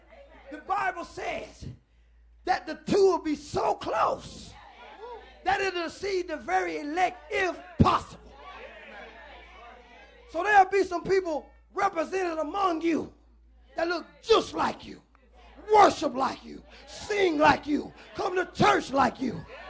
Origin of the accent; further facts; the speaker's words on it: South Carolina, United States; See, I'm from South Carolina. So I can easily come in here and represent South Carolina.